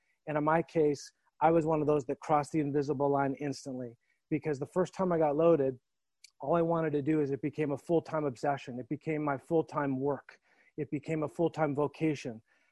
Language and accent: English; Edmonton, Alberta, Canada; I was born in Edmonton, Alberta, Canada. It's freezing cold. There's not a lot to do. Grew up in a nice home.